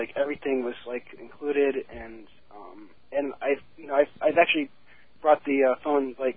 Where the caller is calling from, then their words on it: New Jersey, United States; Hi. I'm calling from New Jersey, and I'm actually happy to get through.